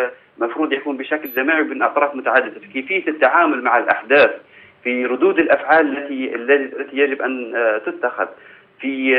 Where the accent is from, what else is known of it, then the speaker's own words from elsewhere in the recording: Libya; ما نتمناه نحن كليبيين وكحقوقيين من سويسرا